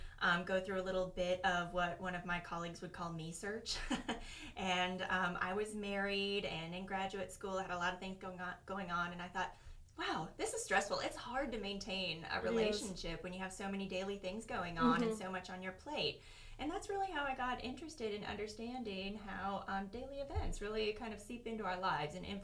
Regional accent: North Dakota, United States; Well, I grew up in North Dakota

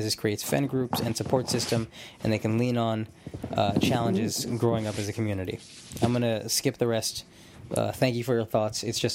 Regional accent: Spokane, Washington, United States; My parents are from South India, and my siblings and I were raised in Spokane, Washington. Spokane is predominantly white demographically.

